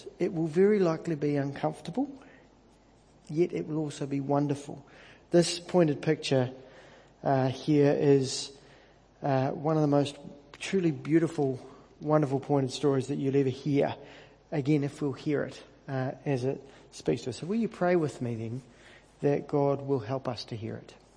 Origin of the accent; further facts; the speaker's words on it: Canterbury, New Zealand; I know all about that because I grew up in North Canterbury.